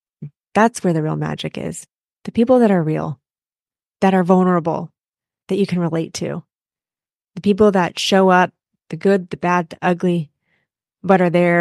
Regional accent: California, United States; They've never been to snow. I come from California. They're Floridians.

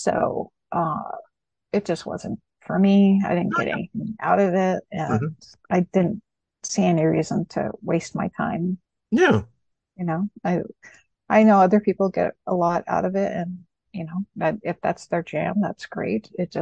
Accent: Montana, United States; I grew up in Montana, so I really connected with the Alpha Flight characters because they were in Canada.

